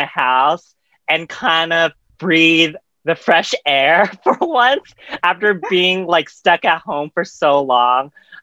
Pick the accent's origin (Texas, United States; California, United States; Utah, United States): California, United States; Merced; So I was born in Merced, California. And it's kind of like this very small town in the middle of California, where it was pretty predominantly white.